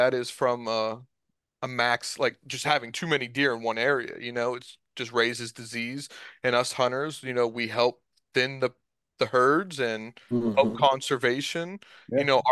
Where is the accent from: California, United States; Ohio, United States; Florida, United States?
Ohio, United States; Yeah, so I have we have Save the Mill Creek Deer people in my area, because I'm from Mahoning County